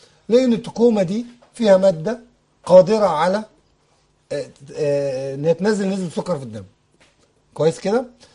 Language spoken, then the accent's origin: Arabic; Egypt; مش عندنا في مصر